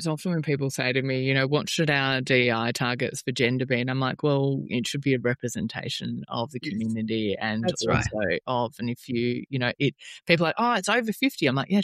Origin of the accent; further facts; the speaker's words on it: Melbourne, Victoria, Australia; now in Queensland, Australia; I'm originally from Melbourne. I've always worked nationally, and now I live in Queensland.